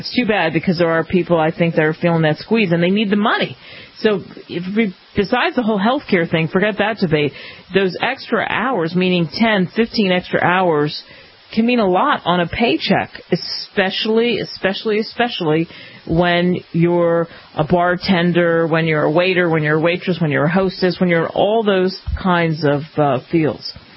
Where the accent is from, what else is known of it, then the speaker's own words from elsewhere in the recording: United States; I am an American Muslim, and I love this country, and I love my religion